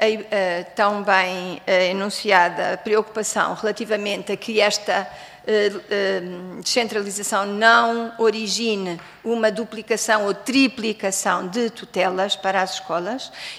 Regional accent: Lisbon, Portugal; Eu sou de Lisboa, sou a única representante aqui de Lisboa

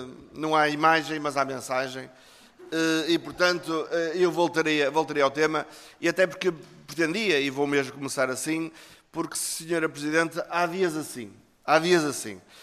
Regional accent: Vila Nova de Gaia, Norte, Portugal; born there; eu nasci em Vila Nova de Gaia

